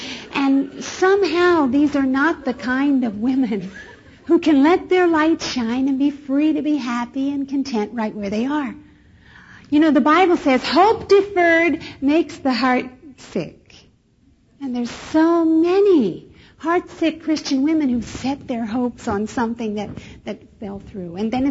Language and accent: English; Philadelphia, Pennsylvania, United States; I was born and raised back east on the East Coast in Philadelphia, Southwest Philly.